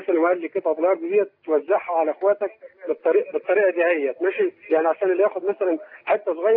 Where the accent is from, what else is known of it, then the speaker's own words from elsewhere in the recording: Egypt; now in Libya; بقول لك انا قاعد في ليبيا. انا مصري.